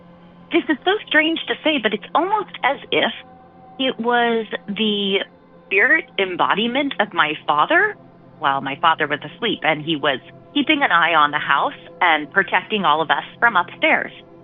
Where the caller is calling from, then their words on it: California, United States; I'm calling from Central Valley, California.